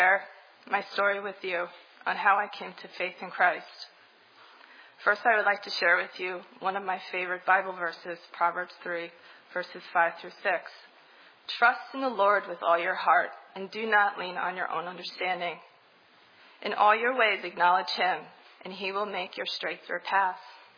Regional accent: New York, United States; now in Boca Raton, United States; In 1987, my parents and I moved from New York to Boca Raton, Florida. My brother stayed in New York to complete college, and shortly after we moved, my dad left.

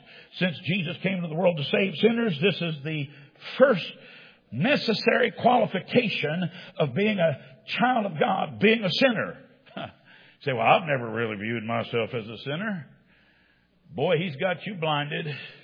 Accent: United States; Well, I'm an American, so am I. But I had to be born again.

